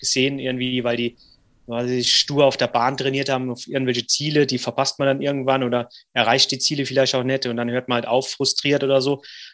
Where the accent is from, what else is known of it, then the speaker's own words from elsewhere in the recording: Neunkirchen, Saarland, Germany; damals in meiner Heimatstadt Neunkirchen